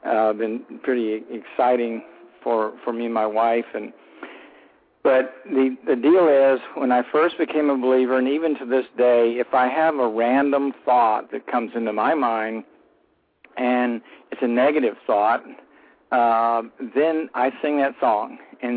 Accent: Orlando, Florida, United States; my story is that I grew up here in Orlando in a very normal family

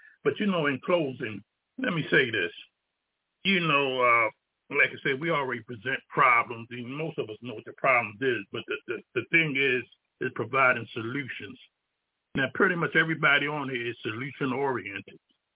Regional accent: Baltimore, Maryland, United States; I'm going to tell you why Baltimore, because it's my hometown.

